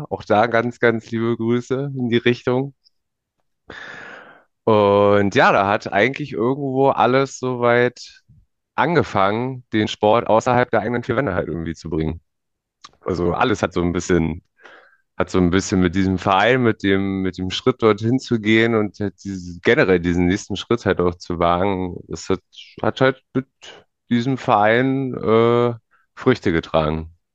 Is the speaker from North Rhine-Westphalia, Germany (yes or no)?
no; Eberswalde, Brandenburg, Germany; Ich bin 27 Jahre und ich komme aus Finusch. Das ist ein Stadtteil in Eberswalde, Nähe Berlin. Also in dem Landkreis Barnim